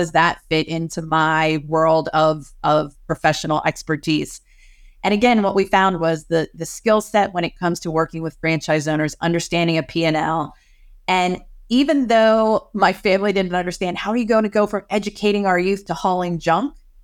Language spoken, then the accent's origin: English; Pennsylvania, United States; growing up in Western Pennsylvania